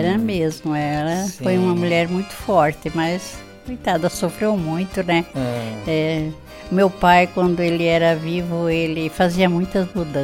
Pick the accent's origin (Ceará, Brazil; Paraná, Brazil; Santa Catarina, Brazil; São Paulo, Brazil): Santa Catarina, Brazil; Urubici; born there; Então, eu nasci lá em Urubici, daí nós ficamos lá um tempo.